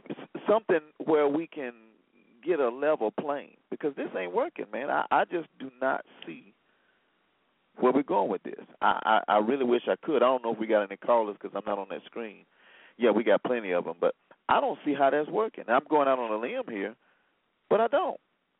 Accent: Selma, Alabama, United States; I was remembering in the 60s, I grew up in Selma.

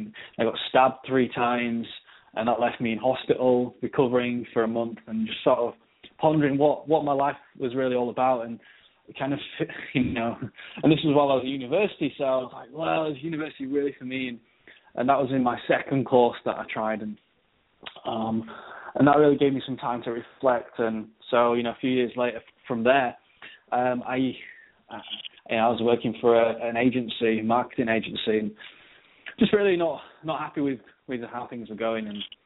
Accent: North West England, United Kingdom; I'm over in the UK. I'm British. I'm from up north near Manchester.

